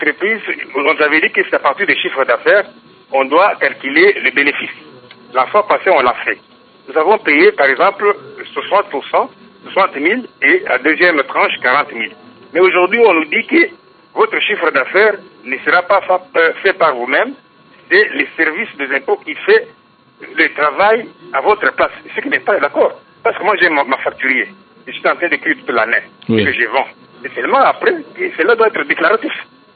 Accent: Kasaï-Oriental, DR Congo; ici chez nous au Kassai Oriental, vraiment ça n'existe jamais

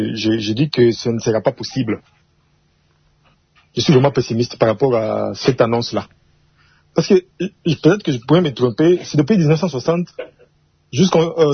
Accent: DR Congo; on est Congolais

